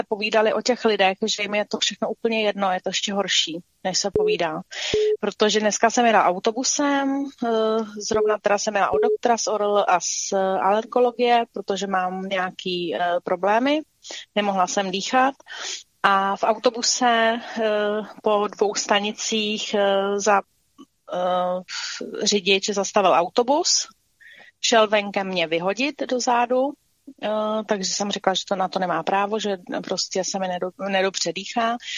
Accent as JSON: {"language": "Czech", "region": "Prague", "country": "Czechia", "said": "já jsem z Prahy"}